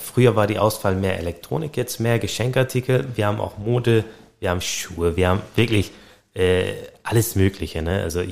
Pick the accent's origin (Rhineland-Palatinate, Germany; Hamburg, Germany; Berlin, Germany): Hamburg, Germany; Ich mochte das irgendwie gar nicht mehr, obwohl Hamburg meine Heimat ist.